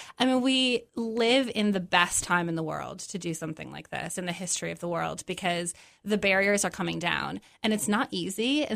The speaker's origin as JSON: {"language": "English", "town": "Syracuse", "region": "New York", "country": "United States", "tie": "born or raised there", "said": "so I grew up in Syracuse. My parents came here when I was young from Poland."}